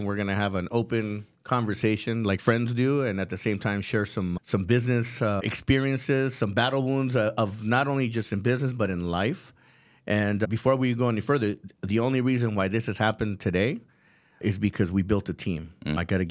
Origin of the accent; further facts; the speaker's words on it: California, United States; I grew up in Southern California.